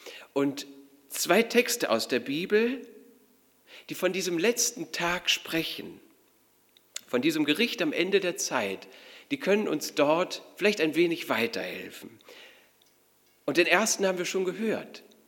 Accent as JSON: {"language": "German", "country": "Germany", "said": "denn gerade wir als Deutsche denken ganz besonders schnell und vor allem immer an das Negative."}